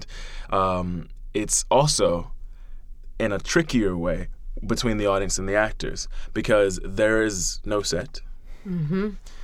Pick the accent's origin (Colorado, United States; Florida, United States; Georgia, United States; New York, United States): Florida, United States; Miami; I mean, Alana Arenas and I grew up together in Miami